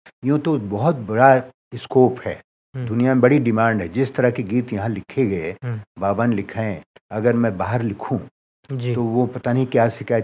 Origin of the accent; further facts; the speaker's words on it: Sultanpur, Uttar Pradesh, India; वहाँ के यूपी में, मैं सुल्तानपुर का रहने वाला हूँ